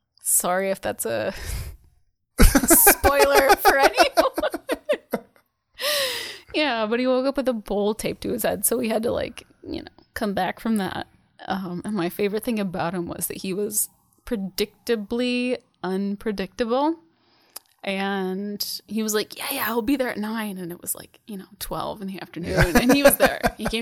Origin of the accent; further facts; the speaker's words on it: Holland, Michigan, United States; So I lived a really sheltered life. I'm from Holland, Michigan. Nothing bad happens to you unless you scorn the Lord.